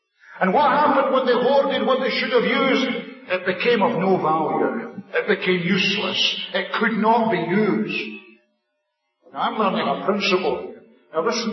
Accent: Scotland, United Kingdom; I'm a Scotsman

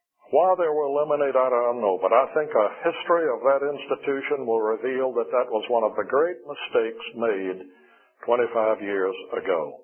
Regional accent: South Carolina, United States; I grew up in South Carolina, and I know Thornwell Orphanage

